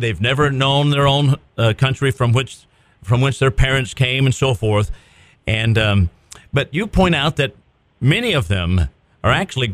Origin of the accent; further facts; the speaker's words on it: Phoenix, Arizona, United States; I remember growing up in Phoenix that it came about that, you know, you couldn't even get into an emergency room.